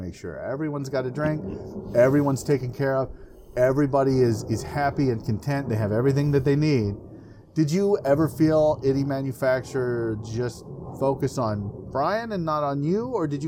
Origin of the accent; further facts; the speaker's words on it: Iowa, United States; Do you think it's a cultural thing just because we're both from the Midwest and Iowa?